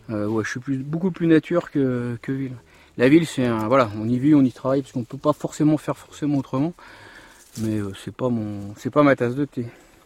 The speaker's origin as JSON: {"language": "French", "town": "Paris", "region": "Île-de-France", "country": "France", "tie": "born or raised there", "said": "Même si je suis né à Paris, que j'ai vécu jusqu'à 21 ans à Paris"}